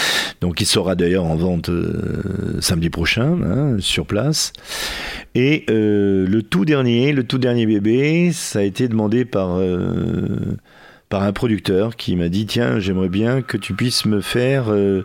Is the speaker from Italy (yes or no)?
yes; Italy; En tant qu'Italien, on peut pas être autrement